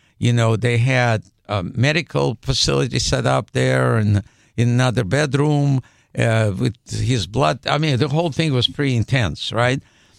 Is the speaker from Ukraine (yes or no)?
yes; Ukraine; now in United States; because I'm originally from Ukraine. And in the Soviet Union, it was like one big country, right?